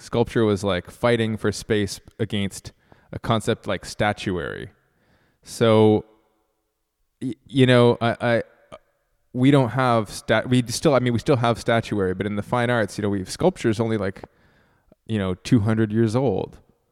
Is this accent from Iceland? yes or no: no; Canada; now in United States; I mean, I'm from Canada. And when you choose to live in a place like Southern California